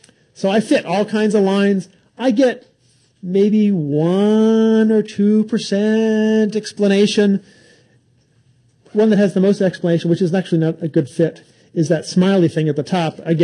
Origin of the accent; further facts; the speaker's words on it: California, United States; I'm from California. I should know these things.